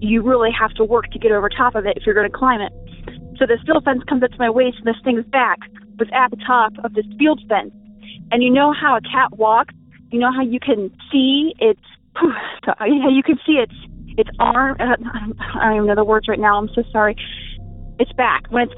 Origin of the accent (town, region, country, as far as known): Springfield, Ohio, United States